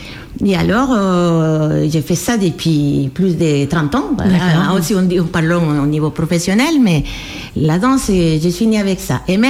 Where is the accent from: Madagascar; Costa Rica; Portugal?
Costa Rica; Je viens du Costa Rica.